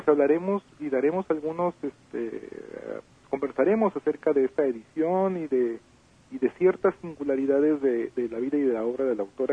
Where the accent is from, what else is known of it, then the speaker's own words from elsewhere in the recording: Sayula, Jalisco, Mexico; Yo también soy del sur de Jalisco, mis orígenes están allí, están en Sayula sobre todo.